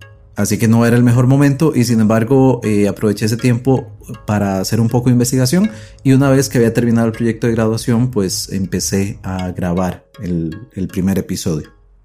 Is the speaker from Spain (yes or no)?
no; Costa Rica; En Costa Rica, que es de donde soy